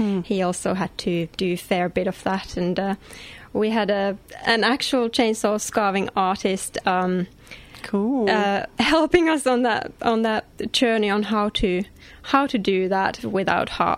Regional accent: Finland; It's a bit of a funny spelling because I'm from Finland

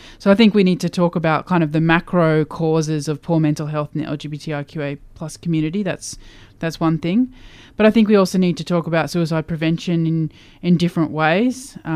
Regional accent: Queensland, Australia; I grew up in Queensland, and in my teenage years it was illegal to be homosexual.

